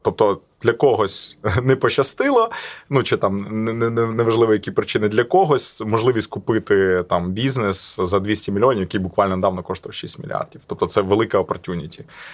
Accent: Western Ukraine, Ukraine; Я з Західної України. В нас росла саме чорниця.

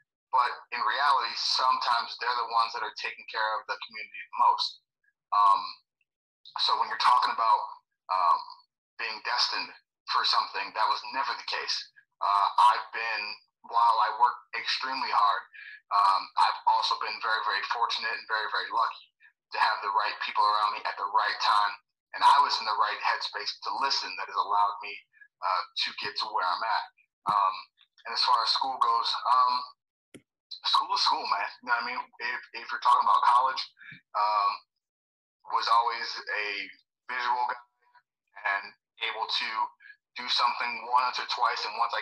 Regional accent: Cleveland, Ohio, United States; born Eastside, Cleveland, Ohio, around a bunch of drugs, gangs, violence.

